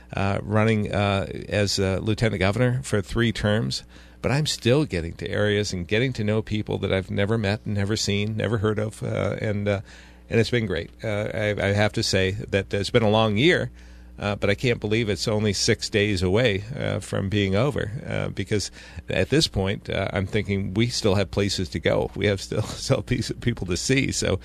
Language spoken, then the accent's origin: English; Barrie, Ontario, Canada; I'm a blue collar guy. I grew up in this area. I grew up in Barrie, I'm proud of my blue collar roots.